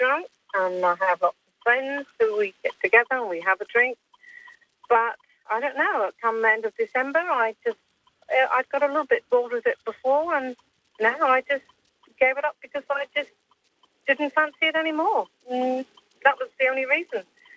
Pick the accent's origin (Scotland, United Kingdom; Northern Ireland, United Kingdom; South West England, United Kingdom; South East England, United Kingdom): South West England, United Kingdom; I mean, I grew up in Cornwall. I mean, we were in the pub every night.